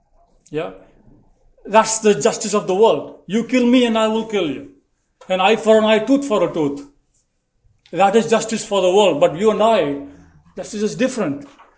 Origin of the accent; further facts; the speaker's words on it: India; I'm a newcomer to this culture. So when I look at the whole justice, because I come from India